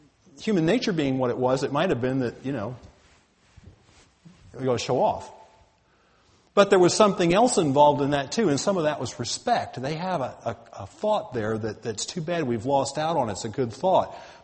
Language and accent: English; the South, United States; When I grew up in the South